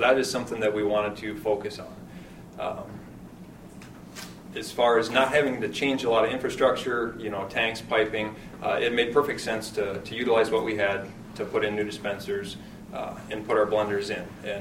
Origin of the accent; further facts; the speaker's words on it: Baltic, South Dakota, United States; As he said, I come from Baltic, South Dakota. Small family-owned business, pretty static.